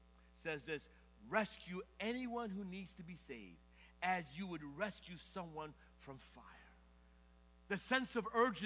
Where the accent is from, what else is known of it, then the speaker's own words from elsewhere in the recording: East Coast, United States; I'm from the East Coast.